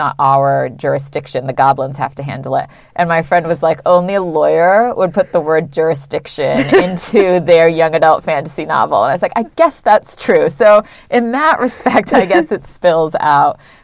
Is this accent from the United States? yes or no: yes; Northeast, United States; I'm originally from the Northeast, so in the summertime I did a whole tour of like bookstores on Cape Cod and New Hampshire and Maine